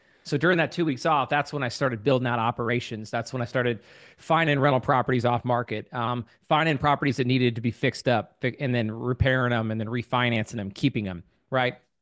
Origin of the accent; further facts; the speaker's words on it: Wyoming, United States; because I grew up in Wyoming and that market is a heavy oil and gas market